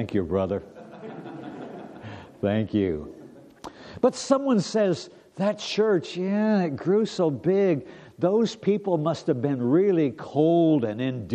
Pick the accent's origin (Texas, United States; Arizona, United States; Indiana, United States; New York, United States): Indiana, United States; Indianapolis; born there; Thank you for giving me the opportunity to be back home again in Indiana. I was born in Indianapolis, not far from the Indianapolis Motor Speedway. I was raised on race car fumes my whole life.